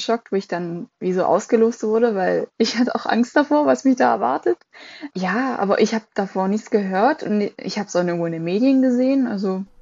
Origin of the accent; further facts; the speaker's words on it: Switzerland; Ich bin 18 Jahre alt. Ich bin Schweizerin, also ich bin hier aufgewachsen und geboren.